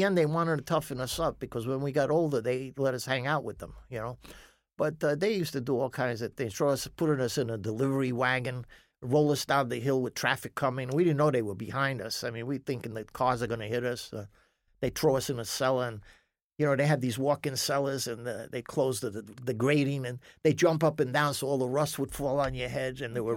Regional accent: New York City, New York, United States; born there; I was born actually in Little Italy on the Village.

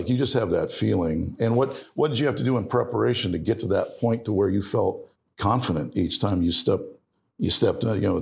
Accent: Ohio, United States; Yeah, I grew up in Ohio, so obviously, yeah, I would love, you know, Jack Nicklaus

